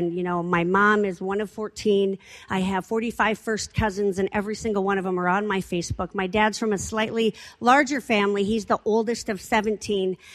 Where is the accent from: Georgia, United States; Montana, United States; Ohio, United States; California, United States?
Montana, United States; Browning; And I am raised in the great state of Montana. I am from northwestern Montana. I was raised in Browning, Montana